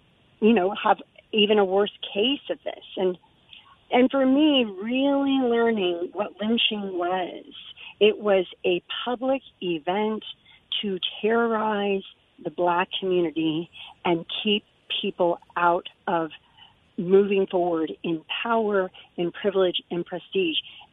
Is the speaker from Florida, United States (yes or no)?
yes; Florida, United States; because I'm, as a native, I mean, the mantra was, oh, I'm from Florida, but we're not really the South.